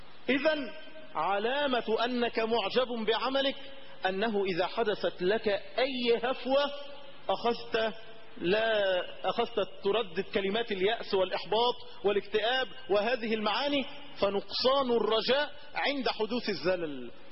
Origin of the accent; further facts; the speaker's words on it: Egypt; اللهم اجعل بلدنا مصر أمنا ورخاء وسعادة